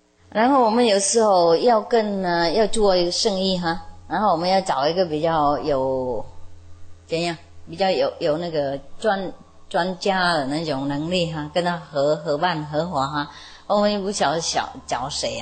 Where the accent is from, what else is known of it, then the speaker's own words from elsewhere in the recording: Taiwan; 我们台湾人是比较会处理这些事情的